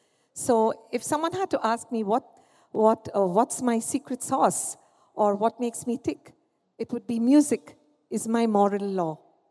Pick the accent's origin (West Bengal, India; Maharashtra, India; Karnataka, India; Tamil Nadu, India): Maharashtra, India; Mumbai; we were growing up in Mumbai, and I grew up right by, in a humble household, by the railway tracks.